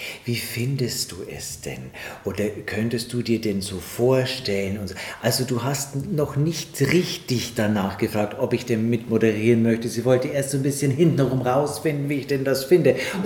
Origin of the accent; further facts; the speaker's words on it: Regensburg, Bavaria, Germany; born there; Ich bin ein gebürtiger Regensburger, also ein richtiger Regensburger Kindl, wie man so schön sagt.